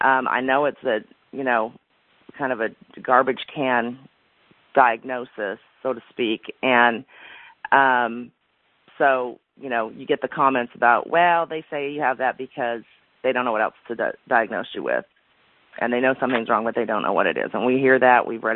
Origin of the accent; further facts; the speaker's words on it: California, United States; I mean, I was born and raised in California. I can't imagine being bit by a tick in California.